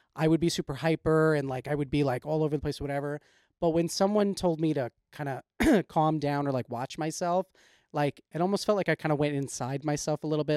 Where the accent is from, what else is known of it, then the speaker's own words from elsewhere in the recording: Northeast, United States; cause I grew up in the Northeast it's like, you know, I grew up in like a predominantly white town too.